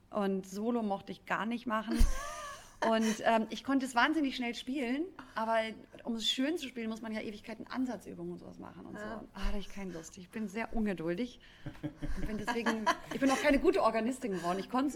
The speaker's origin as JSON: {"language": "German", "town": "Celle", "region": "Lower Saxony", "country": "Germany", "tie": "born or raised there", "said": "ist mich in Celle damals, wo ich aufgewachsen bin, immer zu Jazzkonzerten mitgeschleppt."}